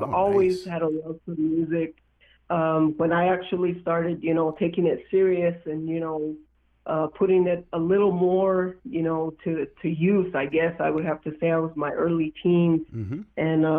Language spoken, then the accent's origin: English; Ohkay Owingeh, New Mexico, United States; So I'm born and raised in Okaawinge, New Mexico, second of eight children.